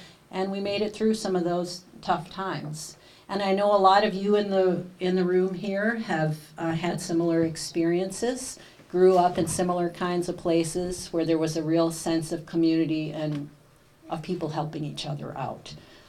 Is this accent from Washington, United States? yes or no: no; Chippewa Falls, Wisconsin, United States; As Ryan said, I grew up in Chippewa Falls. It was a great place to grow up.